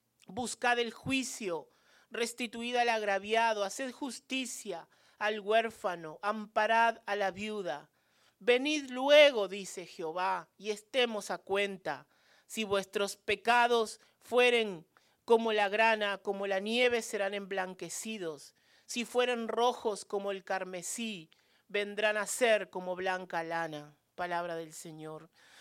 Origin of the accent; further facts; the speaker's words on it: Uruguay; nosotros somos de Uruguay, y en nuestro país resulta que a los cristianos nos llaman fascistas.